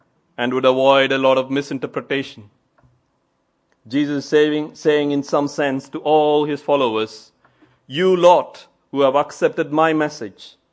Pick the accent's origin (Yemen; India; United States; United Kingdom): India; I'm from India.